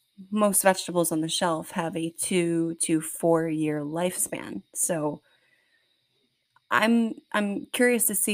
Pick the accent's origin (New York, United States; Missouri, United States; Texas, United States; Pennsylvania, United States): New York, United States; Queens; You know, for me, I grew up in Queens. I didn't grow up on a farm.